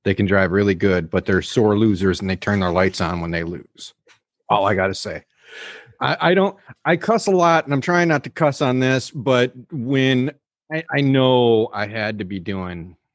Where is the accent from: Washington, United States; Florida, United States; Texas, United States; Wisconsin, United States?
Florida, United States; and I'm from Florida.